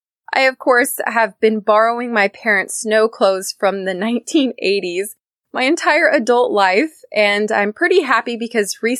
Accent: California, United States; As I mentioned in previous episodes, I'm from Northern California. Up here, there are quite a few places to go skiing and snowboarding.

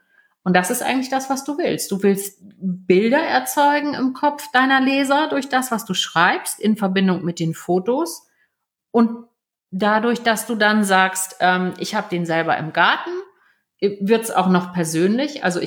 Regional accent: Hamburg, Germany; habe dann in Hamburg ganz viele verschiedene Jobs gemacht. Also eigentlich bin ich Hamburgerin. Ich weiß nicht, ob man es ab und an noch hört. Manche Leute sagen, man hört's, insbesondere wenn ich mal ein Wochenende oben war.

